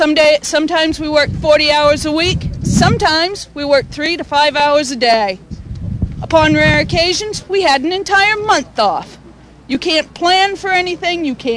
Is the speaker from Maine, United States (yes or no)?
yes; Dixmont, Maine, United States; and I'm from Dixmont.